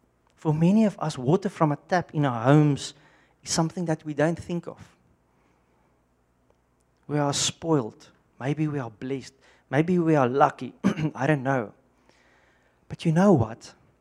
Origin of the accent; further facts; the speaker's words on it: Western Cape, South Africa; I grew up in the Western Cape. Maybe the rains come in June or July, we won't know.